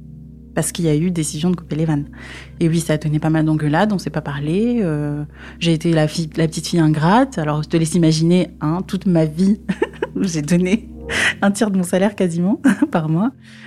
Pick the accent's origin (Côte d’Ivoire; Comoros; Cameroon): Comoros; Moroni, Grande Comore; born there; Alors, je suis née aux Comores, c'est des îles, dans l'océan Indien, près de Madagascar, île Maurice, La Réunion. Et je suis née dans la capitale, Moroni.